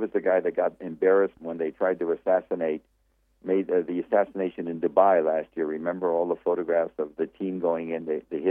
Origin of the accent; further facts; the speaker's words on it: United States; I say this as an American Jew